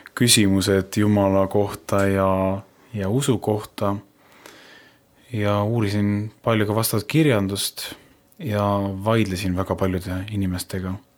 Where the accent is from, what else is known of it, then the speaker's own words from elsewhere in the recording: Tallinn, Harju County, Estonia; Olen pärit Tallinnast